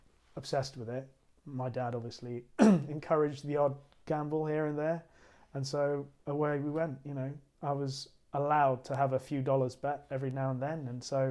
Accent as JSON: {"language": "English", "country": "Trinidad & Tobago", "tie": "born or raised there", "said": "Yes, I was born and brought up in Trinidad."}